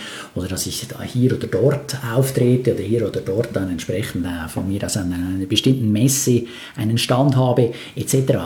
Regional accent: Switzerland; als Schweizer muss ich mal sagen

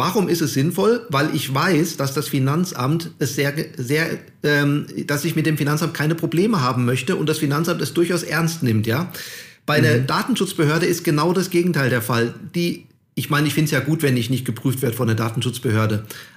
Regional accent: Hesse, Germany; Ich komme ja hier aus Hessen.

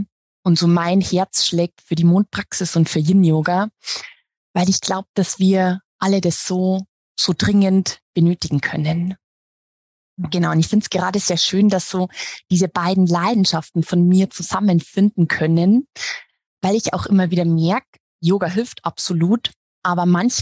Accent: Regensburg, Bavaria, Germany; Und ich bin aus Regensburg, aus Bayern.

